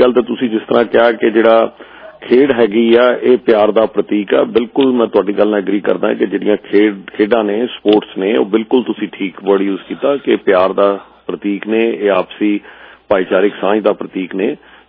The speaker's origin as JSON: {"language": "Punjabi", "region": "Punjab", "country": "India", "said": "ਮੈਂ ਵੀ ਪੰਜਾਬ ਤੋਂ ਹੀ ਹਾਂ"}